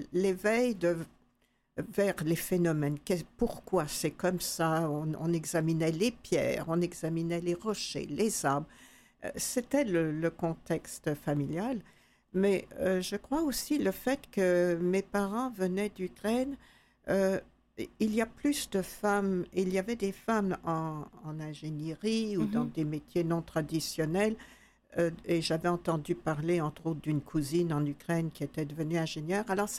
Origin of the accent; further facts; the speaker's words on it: France; born there; Ben, je suis née en France. Mes parents, tous les deux étaient ukrainiens. Tous les deux ont quitté l'Ukraine très jeunes, dans leur fin d'adolescence, à cause de problèmes politiques.